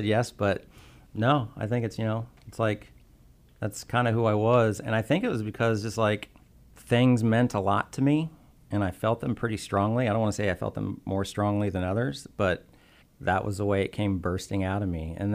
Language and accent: English; Tampa, Florida, United States; So I'm from Tampa, Florida. I was born there in 68, not too long after air conditioning became a thing.